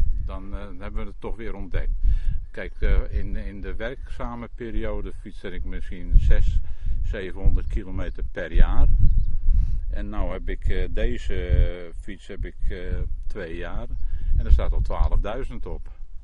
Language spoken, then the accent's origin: Dutch; Beverwijk, North Holland, Netherlands; now in Sneek, Netherlands; We zijn natuurlijk Westerlingers, dat kun je wel horen. We komen dus uit Noord-Holland, uit Beverwijk. En we wonen hier al 20 jaar.